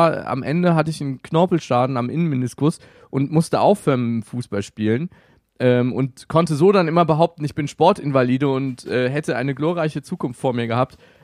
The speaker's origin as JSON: {"language": "German", "region": "North Rhine-Westphalia", "country": "Germany", "said": "ich komme aus dem Rheinland, ja."}